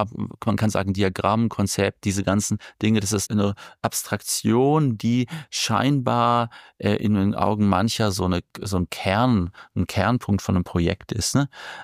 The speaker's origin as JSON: {"language": "German", "country": "Germany"}